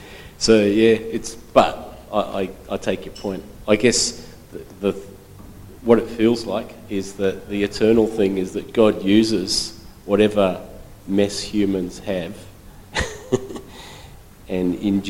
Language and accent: English; Kalgoorlie, Western Australia, Australia; I'm from Kalgoorlie.